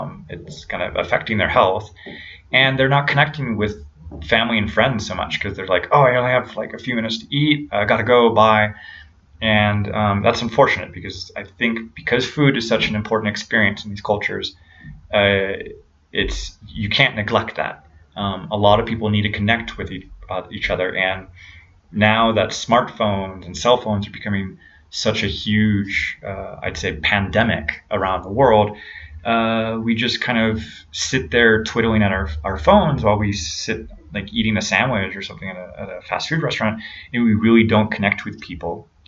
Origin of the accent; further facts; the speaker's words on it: United States; So when I grew up in the States, I think my mentality was a lot of like, okay, I'm going to eat to survive.